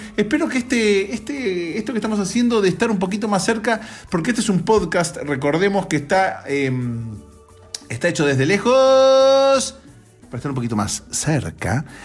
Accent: Argentina; now in Los Angeles, United States; Cuando yo estaba en mi país, en Argentina...

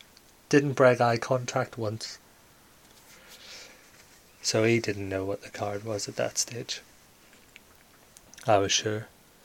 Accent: Northern Ireland, United Kingdom; Eventually went along to the Mid-Ulster Magic Circle, which happened to be based in my hometown.

